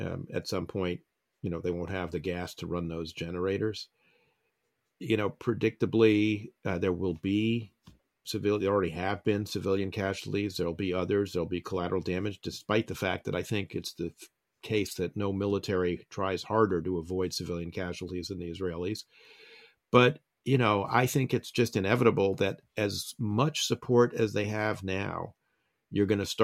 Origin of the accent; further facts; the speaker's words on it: New York City, New York, United States; And I grew up in New York City.